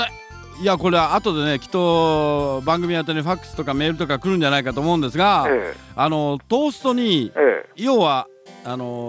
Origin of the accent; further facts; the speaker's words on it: Kansai, Japan; 僕関西出身じゃないですか